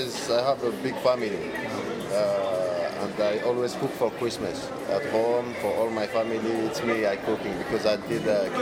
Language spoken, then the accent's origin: English; Paris, Île-de-France, France; English is a second language; Oh, me, I'm French, from Paris.